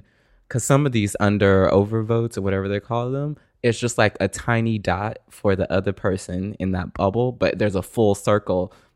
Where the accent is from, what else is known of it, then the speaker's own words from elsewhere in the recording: Florida, United States; let's just say I'm from Florida, I'm ashamed and upset, particularly at the county I'm from